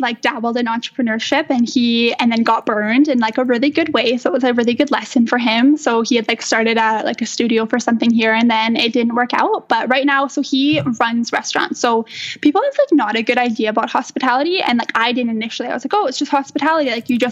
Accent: St. Albert, Alberta, Canada; now in Edmonton, Canada; So I live in Edmonton, Alberta, but then I'm actually from St. Albert. So it's like a little town outside of Edmonton. And so I grew up there, and I have two older sisters.

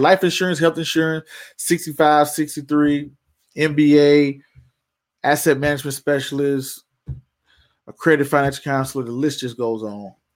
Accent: Georgia, United States; Can't even get the word out my mouth. I'm from Georgia. Y'all apologize for that.

